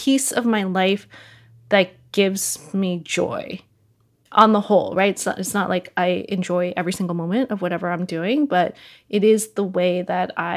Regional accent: United States; you know, as someone who grew up, you know, I'm Chinese American.

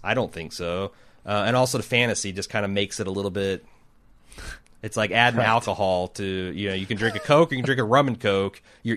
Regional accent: United States; Well, I'm an American, okay?

